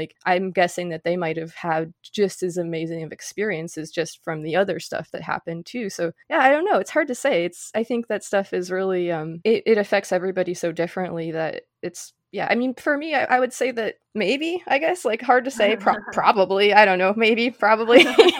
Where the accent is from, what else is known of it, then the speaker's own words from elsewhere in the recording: Colorado, United States; I grew up in Colorado where it's just gorgeous and everything.